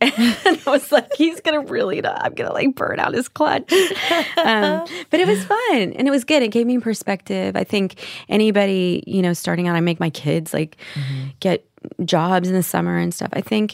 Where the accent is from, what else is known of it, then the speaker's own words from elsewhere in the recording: Nashville, Tennessee, United States; I didn't know anything. I was so young. I was from Nashville, Tennessee. I literally knew nothing.